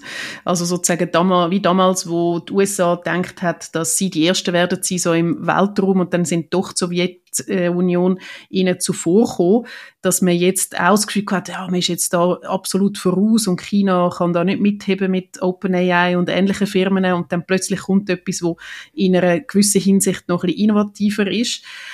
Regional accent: Zurich, Switzerland; Ja, ich freue mich natürlich, dass Zürich da gefragt ist. Meine Heimatstadt

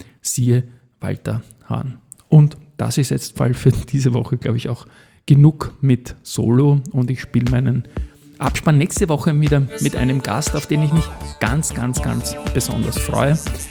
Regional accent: Austria; als Österreicher bin ich natürlich ein großer Fan von Walter Hahn

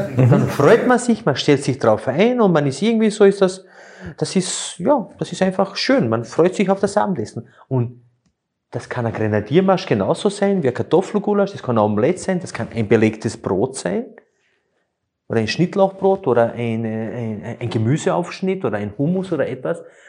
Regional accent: Slovenia; moved away; ich komme ja ursprünglich aus Slowenien

